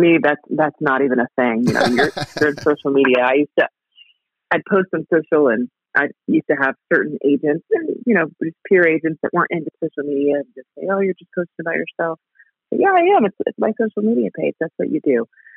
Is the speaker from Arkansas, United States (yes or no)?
no; Oklahoma, United States; You know, I'm from Oklahoma, and so I would not miss this interview for the world.